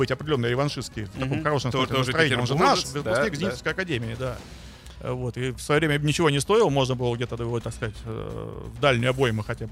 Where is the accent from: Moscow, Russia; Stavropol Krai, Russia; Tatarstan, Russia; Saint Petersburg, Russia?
Saint Petersburg, Russia; Я коренной питерец.